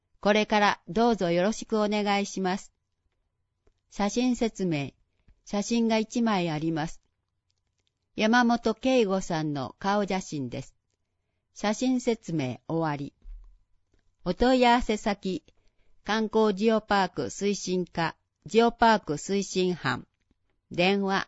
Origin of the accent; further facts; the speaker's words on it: Muroto, Kochi, Japan; also born or lived in Osaka; 大阪から室戸に来ましたが、私の出身地はここ室戸です。高校生までは室戸で、大学とそれ以降の生活を大阪で過ごしておりました。